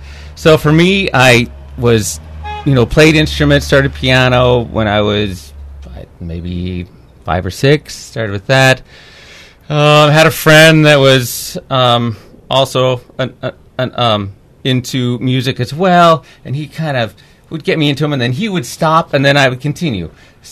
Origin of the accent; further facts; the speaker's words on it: Oregon, United States; So growing up in Oregon, I... You know, worked on farms and used to drive a tractor and mow lawns.